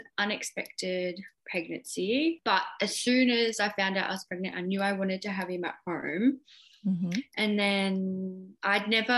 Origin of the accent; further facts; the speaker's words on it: Victoria, Australia; I'm 25 from the Mornington Peninsula down in Victoria.